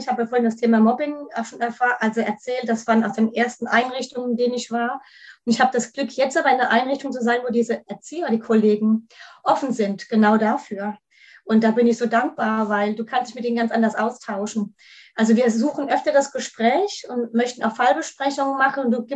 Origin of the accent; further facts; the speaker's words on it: Kaiserslautern, Rhineland-Palatinate, Germany; ich komme aus Kaiserslautern, da wo der Betze jetzt in der dritten Liga ist